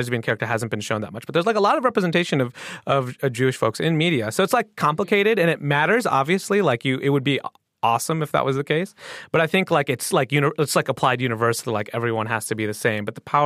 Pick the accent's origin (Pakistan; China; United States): Pakistan; I feel that deeply as a Pakistani because, like, all the stories are Indian.